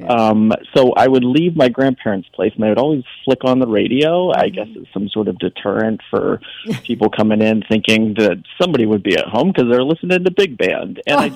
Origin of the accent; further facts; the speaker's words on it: Pittsburgh, Pennsylvania, United States; I grew up in Pittsburgh, the great KDKA.